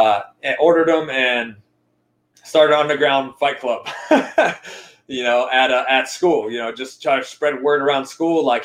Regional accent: United States; I am Colombian American and I'm proud to be an American.

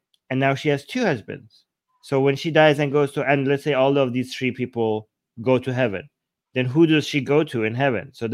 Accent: Iran; now in Canada; Hey, I'm Iranian Canadian, so as an Iranian

